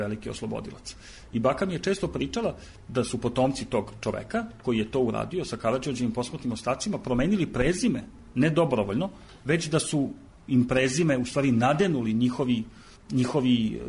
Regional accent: Topola, Šumadija, Serbia; mi koji potičemo iz Topole

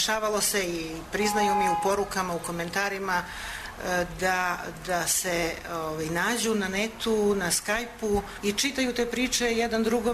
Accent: Serbia; Slušala sam priče iz dalje i bliže prošlosti na dijalektu, koji je u stvari na neki način i moj maternji jezik, i to me zaintrigiralo da počnem da pišem i te priče kako bi ostale kao nekakvo trajno svedočenje o životu koji nestaje u mom kraju.

